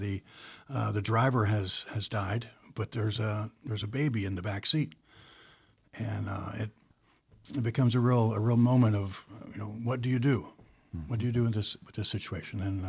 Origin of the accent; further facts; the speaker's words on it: Galena, Ohio, United States; That is my hometown.